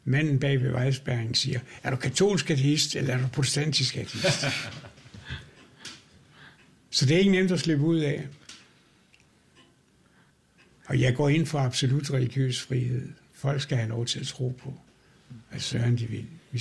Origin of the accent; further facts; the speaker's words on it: North Denmark Region, Denmark; Jeg kommer op fra Himmerland.